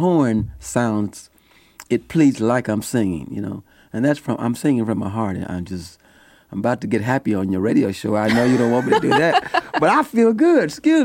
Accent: Kansas City, Kansas, United States; I was born in Kansas City, and, you know, I was raised in the black church.

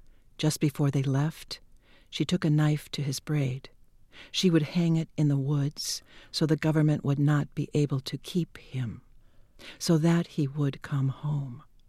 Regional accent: Wahpeton, North Dakota, United States; No, I grew up in Wapiton, North Dakota.

